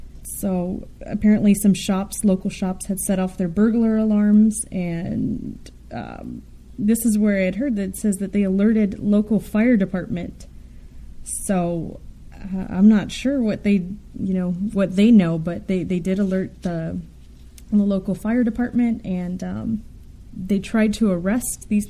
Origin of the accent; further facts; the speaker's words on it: Los Angeles, California, United States; the last one I'll tell you about was actually from my hometown. So it's downtown Los Angeles